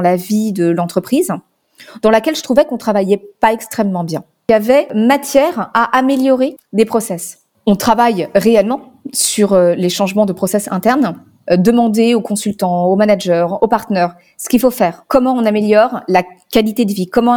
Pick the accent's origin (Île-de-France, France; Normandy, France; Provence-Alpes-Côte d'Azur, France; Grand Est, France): Île-de-France, France; Paris; Je suis née à Paris et puis comme une bonne parisienne, j'ai fait mes études à Paris et je suis partie à l'étranger.